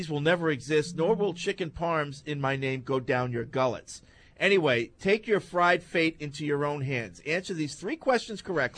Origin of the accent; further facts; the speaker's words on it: New Brunswick, Canada; I'm a Canadian, by the way, from New Brunswick